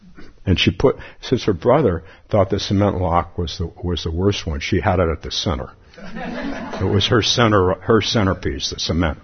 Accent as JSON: {"language": "English", "town": "Palo Alto", "region": "California", "country": "United States", "tie": "born or raised there", "said": "So I'm with my grandmother in my backyard in my hometown of Palo Alto."}